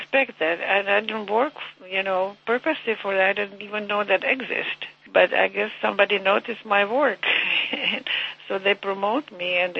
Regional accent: Staňkov, Plzeň Region, Czechia; born there; English is a second language; I was born in Staňkov, close to Domažlice.

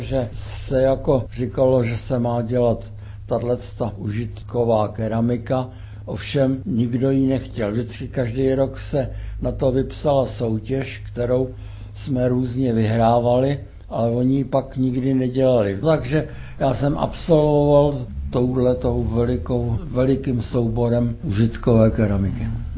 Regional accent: Železný Brod, Liberec Region, Czechia; Původně jsem chtěl, jelikož jsem rodák ze Železného Brodu, tak jsem chtěl studovat na sklářské škole

